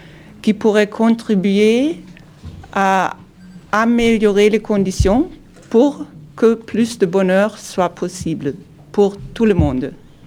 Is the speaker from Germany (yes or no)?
yes; Germany; French is a second language; moved away; suis ici depuis presque 20 ans, là maintenant. Je suis originaire de l'Allemagne et on est venu ici, toute notre famille, pour réaliser un rêve.